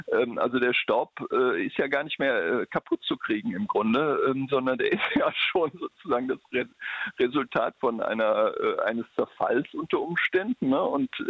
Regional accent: Rhineland, Germany; also als ich gerade anfing in Bayern und ich komme ja aus dem Rheinland, da war das Bayernland mir erstmal völlig unvertraut und fremd

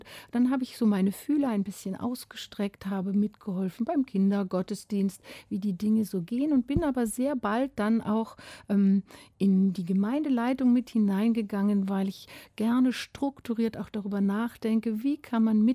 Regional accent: Bavaria, Germany; Ich komme ja nun eigentlich aus Bayern

